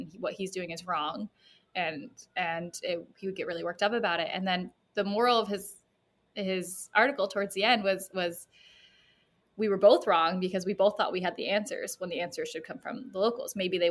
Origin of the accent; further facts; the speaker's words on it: Cape Cod, Massachusetts, United States; I'm from Cape Cod, Massachusetts, which is pretty gentrified